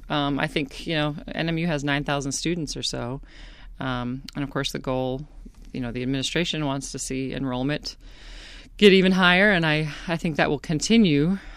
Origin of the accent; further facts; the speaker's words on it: Green Bay, Wisconsin, United States; we saw it as a really good opportunity to sort of come back home, since I'm from Green Bay.